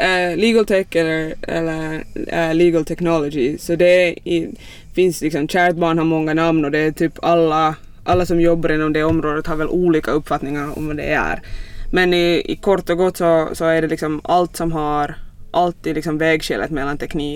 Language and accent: Swedish; Kirkkonummi, Uusimaa, Finland; moved away as an adult; now in Stockholm, Sweden; Jag är från Kyrkslet, en kommun nära Helsingfors.